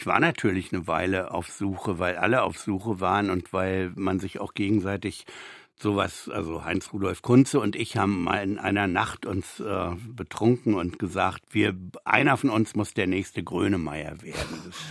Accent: West Berlin, Berlin, Germany; gerne über meine Kindheit und Jugend in West-Berlin

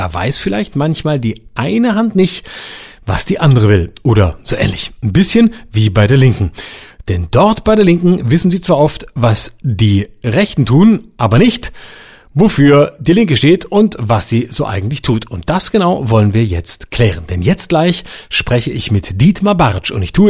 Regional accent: Baden-Württemberg, Germany; Ich meine ganz ehrlich, ich komme aus Baden-Württemberg, ja? Ich gebe es zu.

